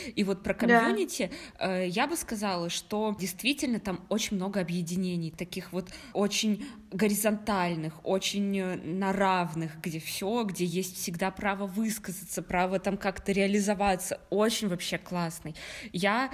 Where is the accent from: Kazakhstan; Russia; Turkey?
Russia; В целом, ну, в маленьком городе в России, там, как в моем родном городе.